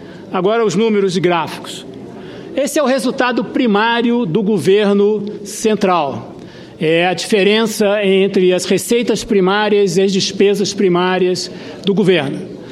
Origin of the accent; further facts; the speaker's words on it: Rio de Janeiro, Brazil; born there; estados como Rio de Janeiro, por exemplo, meu estado natal.